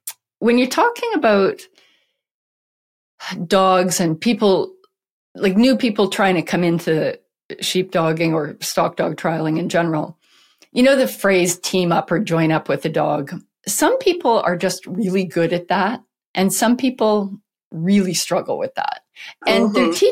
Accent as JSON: {"language": "English", "region": "Alberta", "country": "Canada", "tie": "born or raised there", "said": "I grew up in Alberta and had been around a lot of farm stuff growing up. My grandpa had a farm and stuff like that."}